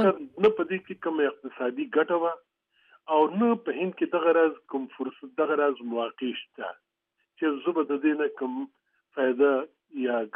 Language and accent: Pashto; Barikot, Khyber Pakhtunkhwa, Pakistan; also born or lived in Swat; او څو وخت چې د پنځه شپږو میاشتو وم نو د سوات منګورې ته زموږ کډه راغله او زما شاوخوا د څلور پنځو کالو په عمر کې زموږ بیارانو تاریخي ښار بریکوټ ته نو ما خپل لومړني کلونه